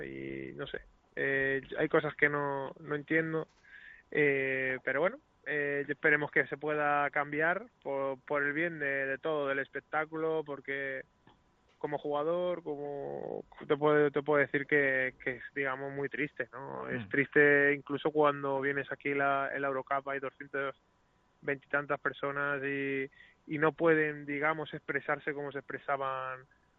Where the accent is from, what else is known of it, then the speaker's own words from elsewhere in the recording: Aranjuez, Community of Madrid, Spain; De momento los ribereños de allí en mi pueblo pues no están confinados